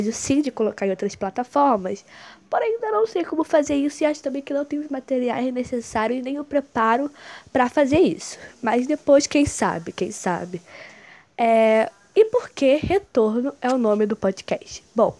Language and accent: Portuguese; Rio de Janeiro, Brazil; Eu sou do Rio de Janeiro, moro aqui desde, não do Rio capital, tá, gente? Eu sou do interior do Rio de Janeiro. Moro desde sempre na minha cidade, nunca me mudei e tal.